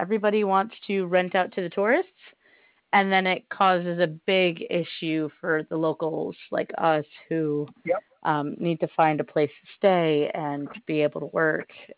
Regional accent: St. Barthélemy; I grew up in the Caribbean, so St. Barts has always been my home.

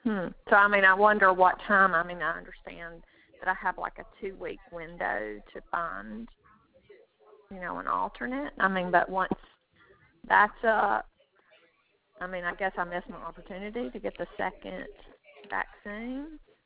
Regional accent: Montgomery, Alabama, United States; I'm in Birmingham for the weekend. I'm from Montgomery. So I'll be back in Montgomery on Monday.

